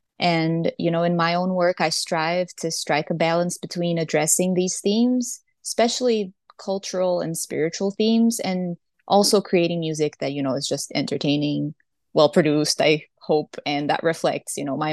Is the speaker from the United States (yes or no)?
no; Brazil; I was born and raised in Brazil.